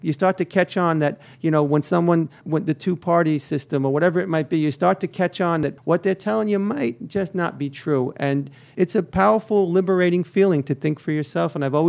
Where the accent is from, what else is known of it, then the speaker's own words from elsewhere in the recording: Queens, New York, United States; But I grew up in Queens in a time period where I like to look back now with some sense of nostalgia, pre-internet, pre-cable TV.